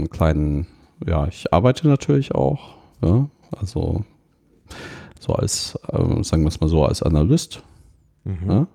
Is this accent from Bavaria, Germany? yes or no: yes; Munich, Bavaria, Germany; Ich komme aus München.